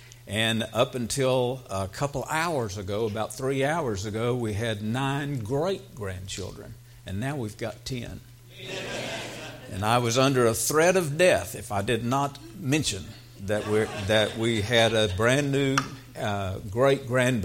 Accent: Marshfield, Missouri, United States; My dad pastored Temple Baptist Church in Marshfield, Missouri. And so I was from Marshfield.

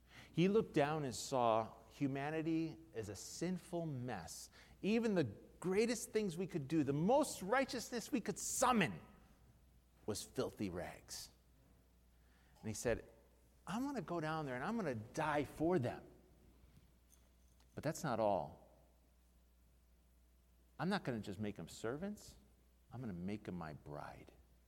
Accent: United States; I mean, this world's not my home, but I'm an American.

